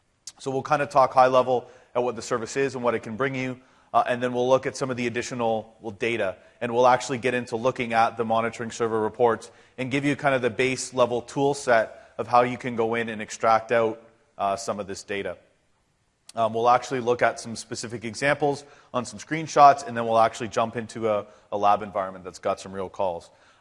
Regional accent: Canada; And I'm the Canadian.

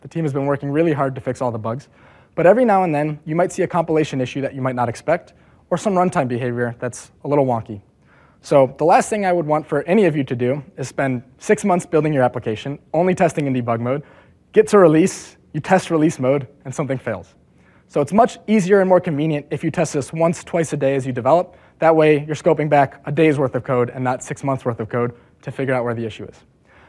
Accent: Seattle, Washington, United States; I'm from the Seattle area.

